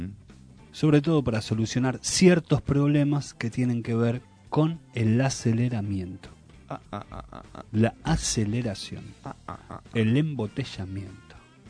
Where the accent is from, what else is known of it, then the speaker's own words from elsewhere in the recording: Argentina; Somos argentinos que como cada mañana te damos inicio a las noticias